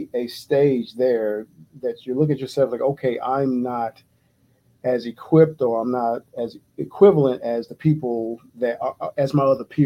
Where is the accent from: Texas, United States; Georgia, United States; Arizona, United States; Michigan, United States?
Georgia, United States; Atlanta; I was born and raised in East Atlanta, Georgia.